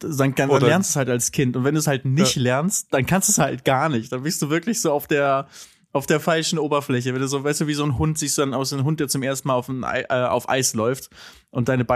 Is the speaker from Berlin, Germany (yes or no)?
no; Cologne, North Rhine-Westphalia, Germany; als Kölner muss ich jetzt ja sagen, natürlich.